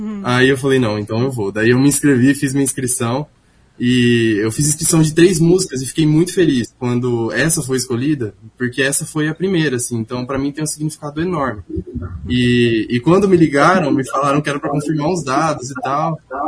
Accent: Maringá, Paraná, Brazil; Eu sou aqui de Maringá mesmo, minha família toda é aqui de Maringá.

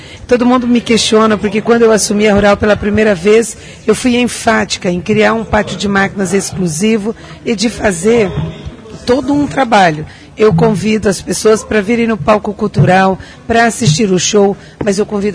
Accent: Ceará, Brazil; Porque eu venho de um estado da federação com muitas limitações. Eu sou cearense

